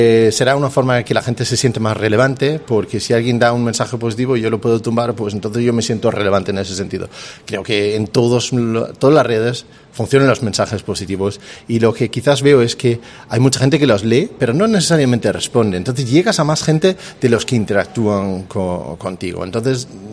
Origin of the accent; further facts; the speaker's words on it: Denmark; Spanish is a second language; no soy exactamente de Cáceres, soy de Dinamarca.